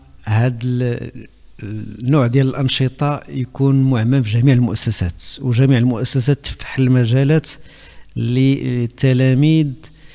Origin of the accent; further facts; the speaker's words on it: Ras El Ain, Casablanca-Settat, Morocco; born there; من مواليد دجنبير 1963 براس العين الشاوية